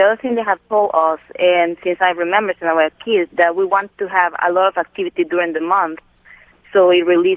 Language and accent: English; El Salvador; English is a second language; now in United States; Hi. I'm calling from New Jersey. I have been into earthquakes in my country, in El Salvador.